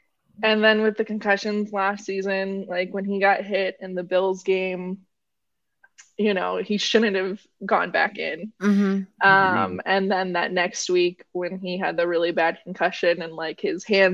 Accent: New Mexico, United States; I'm from New Mexico. We don't have a team. We don't have, like, any teams.

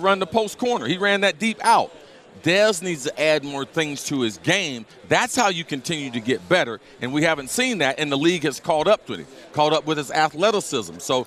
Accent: Ohio, United States; And all honesty, growing up in Ohio, the Dallas Cowboys were my team.

